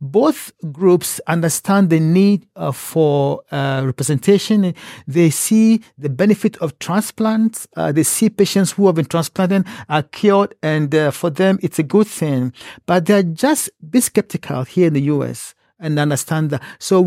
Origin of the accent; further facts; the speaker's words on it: Ghana; now in United States; And growing up in Ghana, I saw the way sickle cell disease and other chronic illnesses devastated, you know, my friends and families and my patients in the hospital.